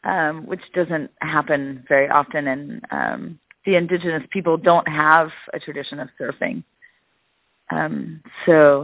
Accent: Texas, United States; now in Los Angeles, United States; Actually, in L.A., I'm from Texas, but I have an architecture interior studio in Chinatown here

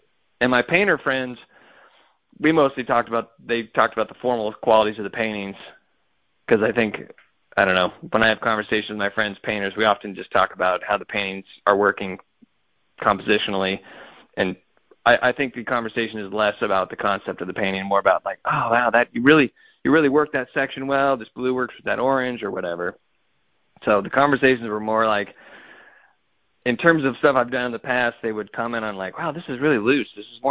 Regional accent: California, United States; maybe it's because he's Californian and I'm a Californian, and I enjoy his writing.

